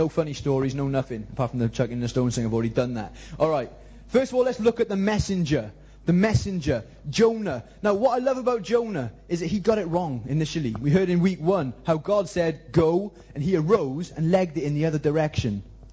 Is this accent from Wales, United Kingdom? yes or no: yes; Pontypool, Wales, United Kingdom; When I was a kid in Pontypool, there was a canal going along the back of my garden.